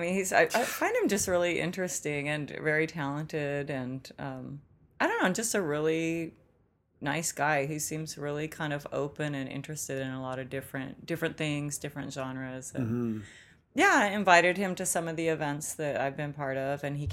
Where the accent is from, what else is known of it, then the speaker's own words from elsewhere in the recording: Olympia, Washington, United States; I didn't have really growing up in Olympia. I mean, I grew up in an all-female household.